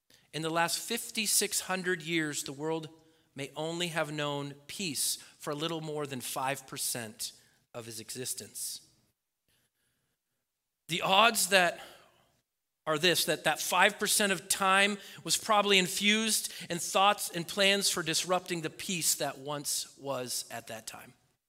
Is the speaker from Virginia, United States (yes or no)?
no; Oregon, United States; So I grew up in Oregon, and we like to talk about peace.